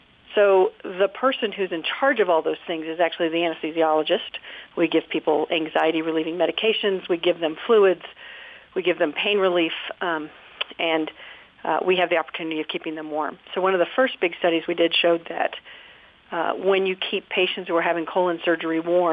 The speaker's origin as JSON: {"language": "English", "region": "New Hampshire", "country": "United States", "tie": "born or raised there", "said": "I went to medical school at Dartmouth in my home state"}